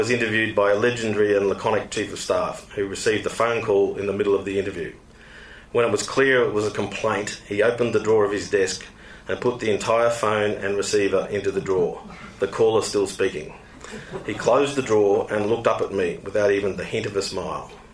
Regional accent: Queensland, Australia; So that, to me, as a Queenslander and somebody who's edited papers there, a lot of Aboriginal people in the north of Australia didn't identify with that campaign.

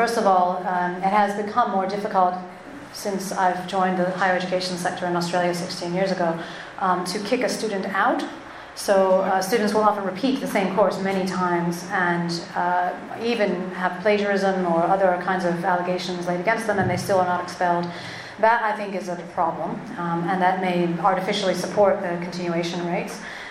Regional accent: United States; I suppose as an American who went through a liberal arts system, I don't find that that suits every student.

